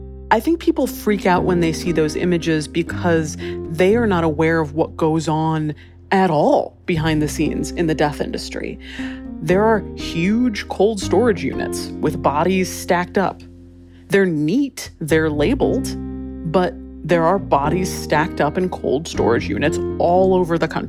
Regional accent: Hawaii, United States; my parents live in Hawaii. I grew up in Hawaii. They're still there.

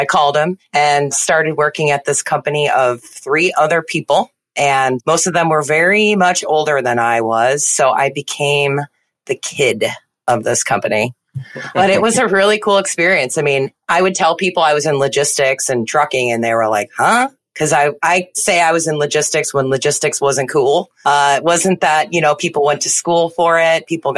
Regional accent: Naperville, Illinois, United States; I grew up in Naperville, Illinois. It just seems to be one of those anchor points for Illinois.

